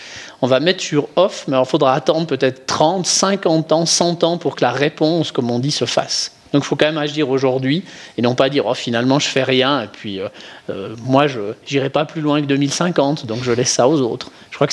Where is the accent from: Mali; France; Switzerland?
Switzerland; soit pour agir chez nous en Suisse